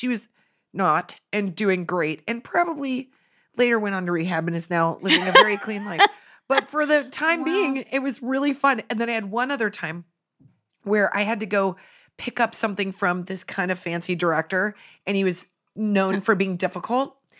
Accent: Finland; You know, I'm from Finland. I'm celebrating this day.

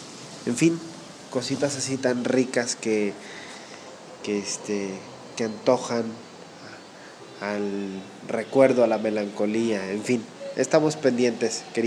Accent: Tlajomulco, Jalisco, Mexico; así como Alex dice que para él es su pueblo quieto, para mí es mi pueblo seco. Entonces, que llueva en Tlajomulco es algo impresionante.

